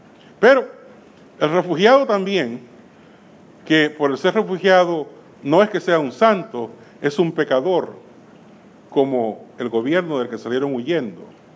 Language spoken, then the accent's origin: Spanish; El Salvador; Yo soy de El Salvador y conozco la crisis en El Salvador.